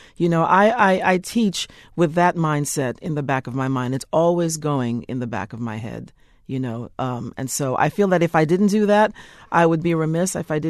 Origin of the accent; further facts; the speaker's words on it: Brooklyn, New York, United States; I was born and raised in Brooklyn.